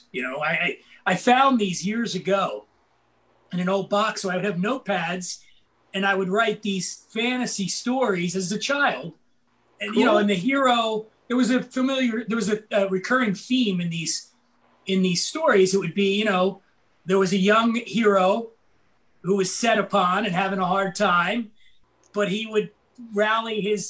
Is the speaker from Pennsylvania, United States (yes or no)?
yes; Philadelphia, Pennsylvania, United States; I grew up poor in Philly. We were poor.